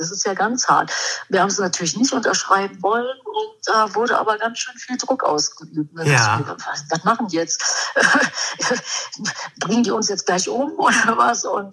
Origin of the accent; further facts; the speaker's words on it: Germany; ich komme aus Deutschland und es gibt ein ganz tolles Festival